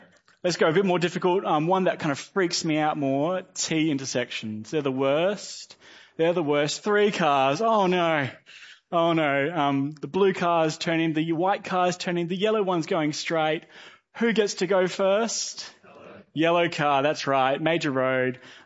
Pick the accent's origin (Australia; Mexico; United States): Australia; Perth, Western Australia; We're Australians, we're from Perth